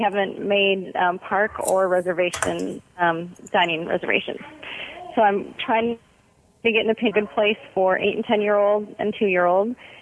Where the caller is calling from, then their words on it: Cedar Park, Texas, United States; Okay, I am calling from Cedar Park, Texas.